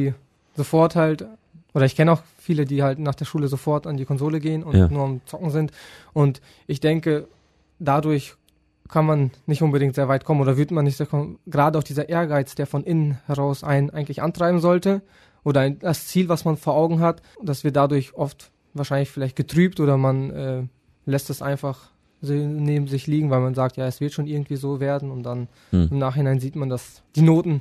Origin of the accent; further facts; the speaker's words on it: Neunkirchen, North Rhine-Westphalia, Germany; ich komme aus Neunkirchen, bin auch 18 Jahre alt